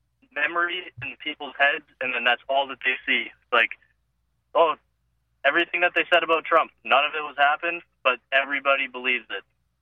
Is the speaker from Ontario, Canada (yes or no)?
no; Alberta, Canada; I'm from Alberta